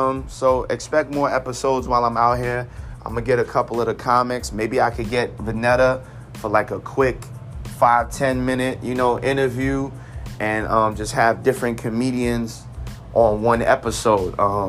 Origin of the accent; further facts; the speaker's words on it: New York City, New York, United States; I grew up on New Jersey Avenue. Jimmy Schmitz grew up one block over on Vermont. Okay, so I'm just saying, anything is possible. If he got a star on the Hollywood Walk of Fame, then … could do the same thing